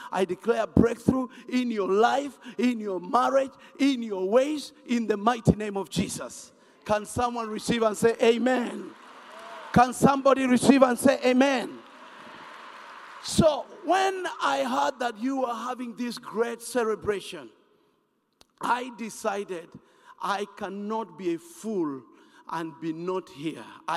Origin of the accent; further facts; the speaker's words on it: Kenya; English is a second language; I'm from Kenya.